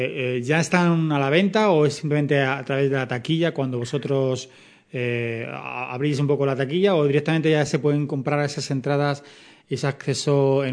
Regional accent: Leganés, Community of Madrid, Spain; Exactamente, y como nosotros somos de Leganés, pues hay que decirlo.

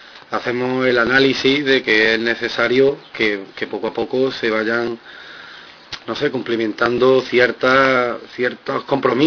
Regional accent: Alameda, Andalusia, Spain; sino en Alameda, por ejemplo, de donde yo soy

